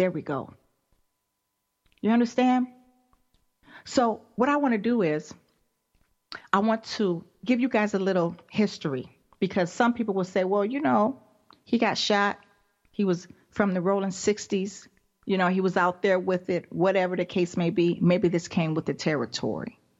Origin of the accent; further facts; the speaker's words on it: Los Angeles, California, United States; Hell, I was raised here in Los Angeles, and they are great men today.